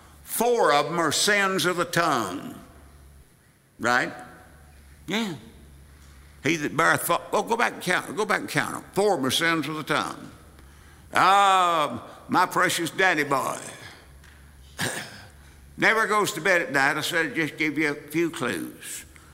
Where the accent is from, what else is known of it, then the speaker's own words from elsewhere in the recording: Southwest, United States; When I was a youngster, growing up in the Southwest, it's very common to call people that came over from Mexico Mexicans.